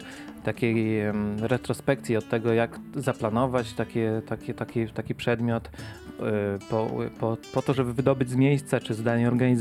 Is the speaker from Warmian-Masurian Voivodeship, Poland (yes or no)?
no; Lesko, Subcarpathian Voivodeship, Poland; Taki związek jest, że ja jestem rodowitym bieszczadnikiem. Pochodzę z Leska, urodziłem się w Lesku. Tam 30 lat spędziłem na działalności społecznej, kulturalnej.